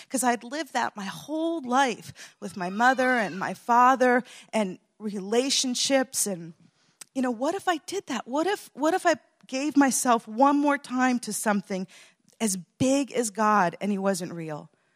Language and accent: English; New Jersey, United States; I grew up in New Jersey and I could walk to church